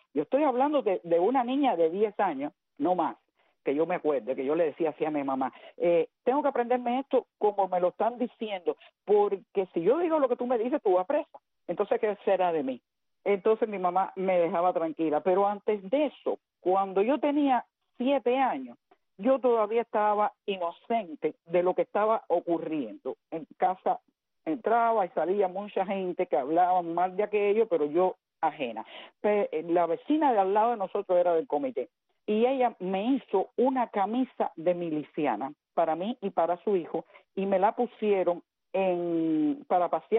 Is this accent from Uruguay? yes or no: no; Cuba; also born or lived in California; now in West Palm Beach, United States; cuando yo llegué de Cuba, nosotros fuimos para California, y porque allá vivía mi hermano. Pero en el año 89, mi esposo y yo con mis dos hijos vinimos de paseo a West Palm Beach